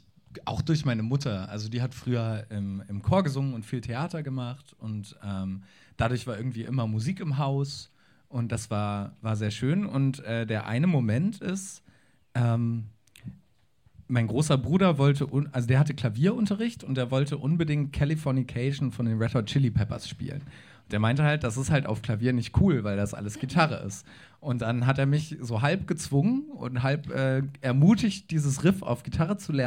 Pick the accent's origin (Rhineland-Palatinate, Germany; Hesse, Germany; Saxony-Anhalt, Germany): Hesse, Germany; Kassel; also born or lived in Munich; now in Hannover, Germany; Damals in 95 und aber schon in sehr jungen Jahren nach Kassel gezogen. Und da bin ich groß geworden. Ich glaube, erwachsen noch nicht, aber das habe ich in Hannover auch noch nicht geschafft. Ich wohne jetzt seit 3 Jahren hier.